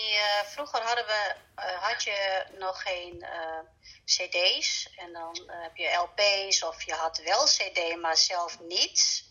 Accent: Hoogkerk, Groningen, Netherlands; Mijn man en ik, wij komen allebei uit Hoogkerk. Dus we komen uit dezelfde straat.

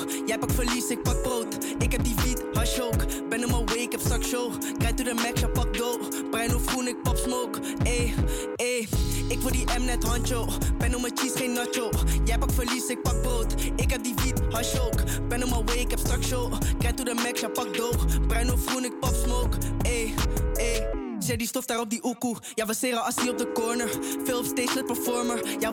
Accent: Zaandam, North Holland, Netherlands; ik kom uit Zaandam eigenlijk, maar ik woon al een paar jaar niet meer in Zaandam. Ik represent die stad nog wel

